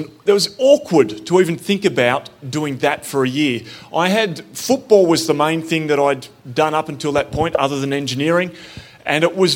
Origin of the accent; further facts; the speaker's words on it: Flinders Island, Tasmania, Australia; I grew up on Flinders Island out in Bass Strait up until that point, and we had no priest.